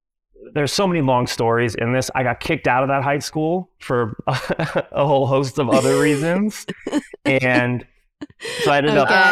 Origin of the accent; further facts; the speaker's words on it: Minneapolis, Minnesota, United States; born there; I was born in I was born in Minneapolis, Minnesota, to a 16-year-old single mom